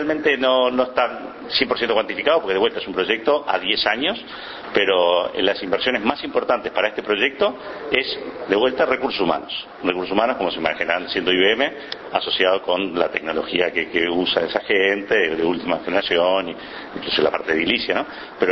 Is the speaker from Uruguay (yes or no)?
yes; Uruguay; mía también como uruguayo